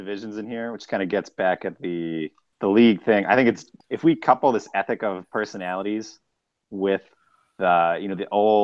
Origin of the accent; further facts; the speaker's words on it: Biloxi, Mississippi, United States; I love the idea that the Biloxi Shuckers, my hometown team